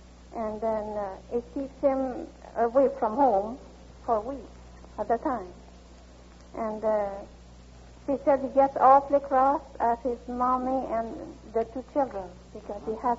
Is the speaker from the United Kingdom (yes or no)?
no; Canada; now in Schwenkville, United States; From Canada.